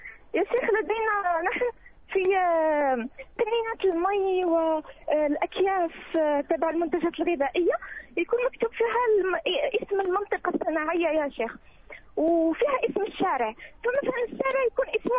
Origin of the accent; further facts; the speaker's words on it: Algeria; إحنا عندنا في الجزائر يعني على الأقل في منطقتي